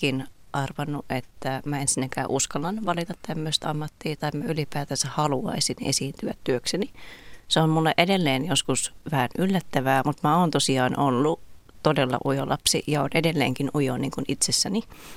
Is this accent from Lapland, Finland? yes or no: no; Kuopio, North Savo, Finland; Mä oon Kuopiosta kotoisin